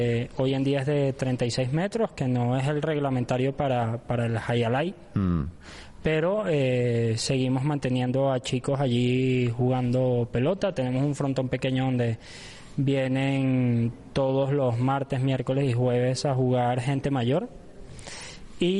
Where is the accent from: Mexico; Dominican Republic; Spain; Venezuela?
Venezuela; Tercera generación de vascos aquí en Venezuela. Soy más venezolano que vasco y es la realidad.